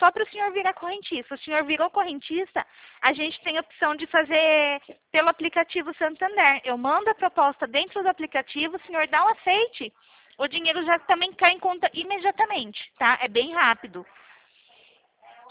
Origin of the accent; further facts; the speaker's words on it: São Paulo, Brazil; Eu sou aqui de São Paulo.